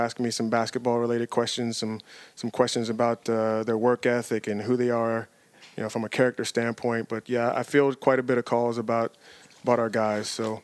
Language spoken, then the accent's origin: English; Richmond, Virginia, United States; things and people that we experienced during our time growing up in Virginia and Richmond specifically.